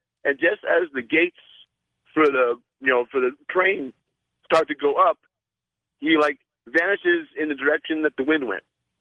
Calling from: Los Lunas, New Mexico, United States; I'm calling from Las Lunas, New Mexico.

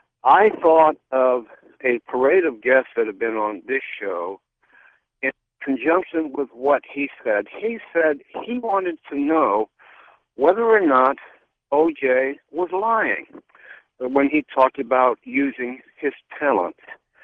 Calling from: Virginia Beach, Virginia, United States; Lisa, I'm calling from Virginia Beach

